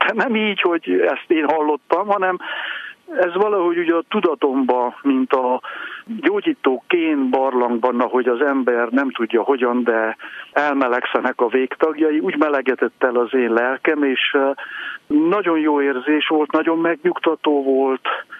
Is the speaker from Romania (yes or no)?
yes; Lemhény, Covasna, Romania; also born or lived in Kézdivásárhely; Igen, a származásilag a magyar, mondjuk így, hogy a Kárpát-medencének a legkeletibb csücskében születtem, Kézdivásárhelyen, de Lemhényben, a 10 kilométerrel lévő fa